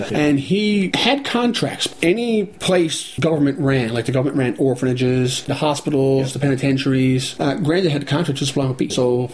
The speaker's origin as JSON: {"language": "English", "town": "Foxtrap", "region": "Newfoundland and Labrador", "country": "Canada", "said": "I'm from Foxtrap, Exception Bay South, on the Avalon Peninsula of Newfoundland."}